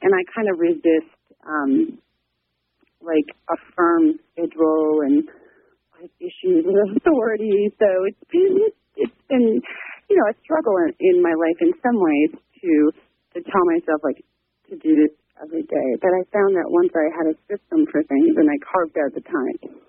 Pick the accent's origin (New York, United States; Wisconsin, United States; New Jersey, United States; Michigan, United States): Wisconsin, United States; Milwaukee; also born or lived in Germany; I'm from Milwaukee, but my time in Taipei, I've lived overseas. Like, I lived in Europe before, I lived in Germany